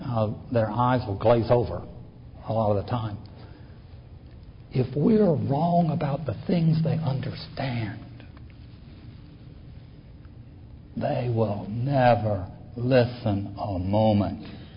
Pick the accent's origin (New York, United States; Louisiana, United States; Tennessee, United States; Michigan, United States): Tennessee, United States; somebody's asked me what it was like to go from the mountains of Tennessee to Harvard in the fall of 1969.